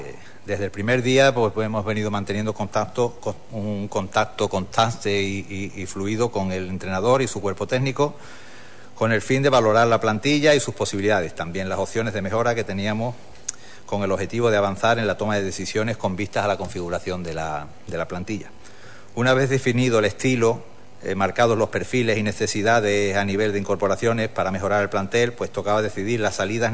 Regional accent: Huelva, Andalusia, Spain; todos los responsables deportivos del club somos onubenses

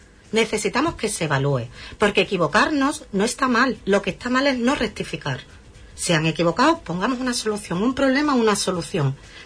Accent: Huelva, Andalusia, Spain; yo soy de Huelva

